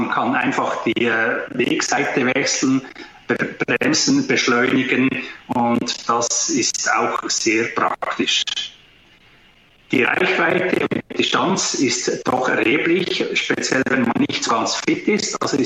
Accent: Wangen an der Aare, Bern, Switzerland; Ich komme aus der Schweiz, aus Wangen an der Aare. Das ist zwischen Bern, Basel und Zürich ziemlich genau in der Mitte gelegen. Eine schöne Stadt, welche am Jura-Südfuss ist im Mittelland

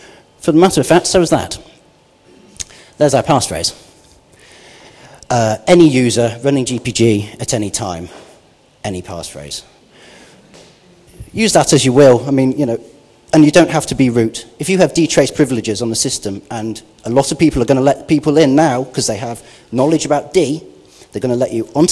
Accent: United Kingdom; Well, I'm a Brit

